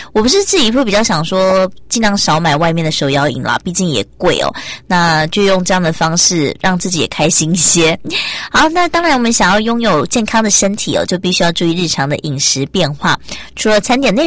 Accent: Taiwan; 另外一件事是我们台湾人也非常爱买哦

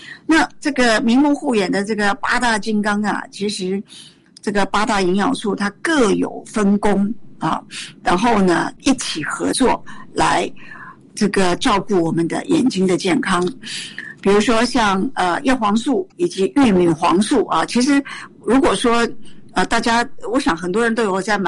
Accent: Taiwan; 我们在台湾，我们台湾人呢、啊，很糟糕的、啊，从小很多人就四眼田鸡

